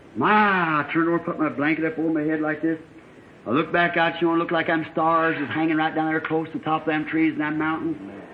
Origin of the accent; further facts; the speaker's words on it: Wickenburg, Arizona, United States; Phoenix is a small place then. We come from Wickenburg down there.